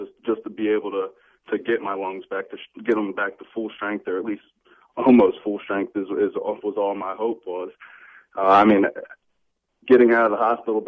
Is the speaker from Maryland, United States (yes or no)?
yes; Towson, Maryland, United States; I'm from Towson, but I mean I've never been out in Towson.